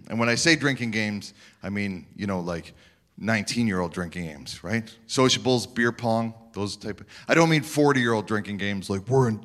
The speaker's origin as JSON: {"language": "English", "region": "Saskatchewan", "country": "Canada", "said": "So, I come from Saskatchewan"}